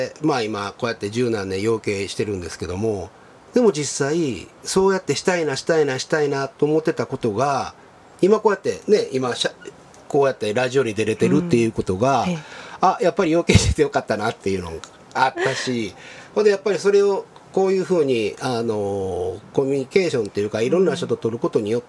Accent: Osaka, Japan; now in Kyoto, Japan; 僕大阪の出 で、はい、で京都に来て

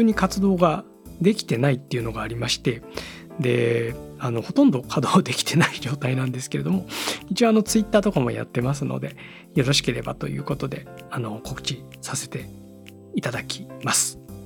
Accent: Osaka, Japan; 大阪も僕関西出身なんですけど、関西というか大阪府出身なんですけど

